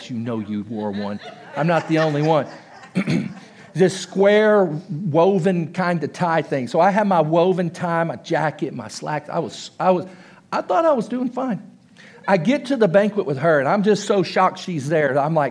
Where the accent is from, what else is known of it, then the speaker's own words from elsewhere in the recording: Texas, United States; Of course, I'm from Texas. Gravy is all over all of it, right?